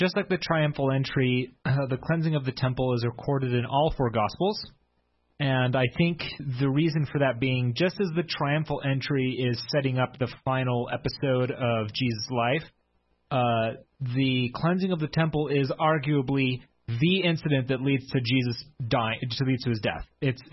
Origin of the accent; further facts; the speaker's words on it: Salt Lake City, Utah, United States; So when I was growing up in Salt Lake City, and we would have mutual night